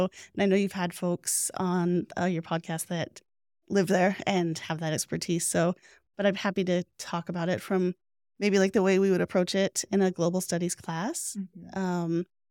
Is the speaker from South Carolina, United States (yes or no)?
no; Boise, Idaho, United States; So I grew up in Boise, kind of over what I call mall land now.